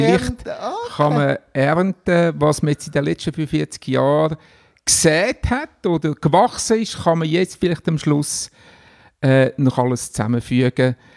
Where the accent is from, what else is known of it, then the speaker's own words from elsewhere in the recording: Glarus, Switzerland; dann wieder zurück ins Glarnerland, wo ich aufgewachsen bin